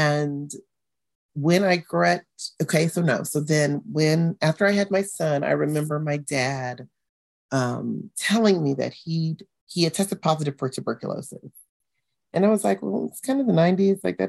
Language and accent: English; Compton, California, United States; I am from Compton, California, born and raised in Compton.